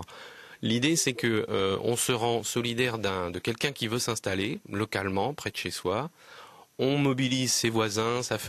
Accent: Normandy, France; puisque je suis originaire de Basse-Normandie

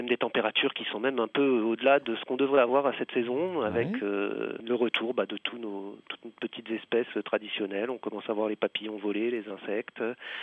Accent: Grand Est, France; Ah, mais chez nous, dans le Bas-Rhin, en tout cas, c'est une espèce qui, et c'est unique en France, n'est pas chassable.

